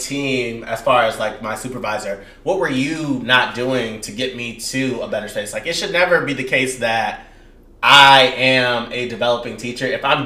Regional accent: California, United States; given that y'all know I'm from California... Like, holidays, I'm not going home for Thanksgiving.

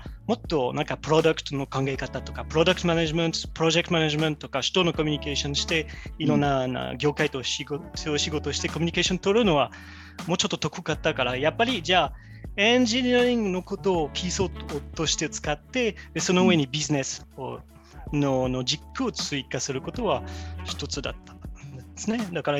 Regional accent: France; 一つはそもそも私はフランス人で、確かにそのバイアスがあります。

